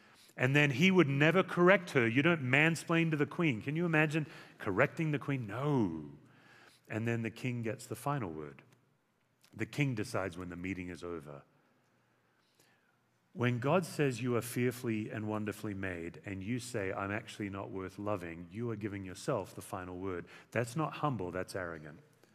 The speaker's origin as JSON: {"language": "English", "country": "Australia", "said": "I'm an Australian citizen."}